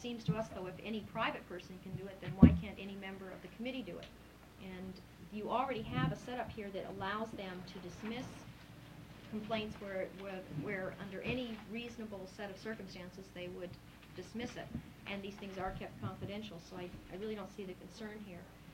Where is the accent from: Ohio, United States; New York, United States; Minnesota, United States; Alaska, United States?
Alaska, United States; Anchorage; I'm just from Anchorage. I have no idea.